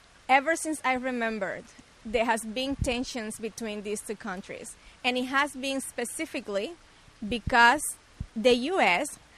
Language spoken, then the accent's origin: English; Cuba; English is a second language; So, whenever I will say, no, I'm from Cuba, their first question was, how's Fidel Castro?